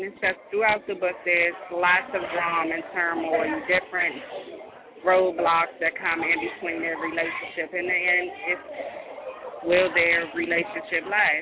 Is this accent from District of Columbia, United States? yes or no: yes; Washington, District of Columbia, United States; Born and raised in Washington, D.C.